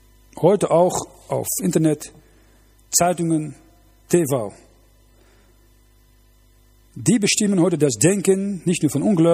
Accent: Netherlands; German is a second language; Ich komme aus Holland, ich kenne das sehr gut nach dem Zweiten Weltkrieg.

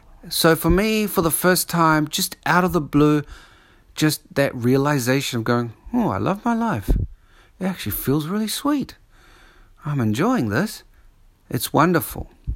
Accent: New Zealand; moved away as an adult; now in Sydney, Australia; I mean, I came from, when I was 28, I came from New Zealand.

